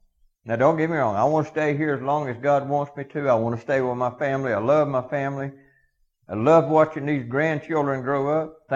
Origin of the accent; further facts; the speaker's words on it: Georgia, United States; I grew up extremely poor in South Georgia.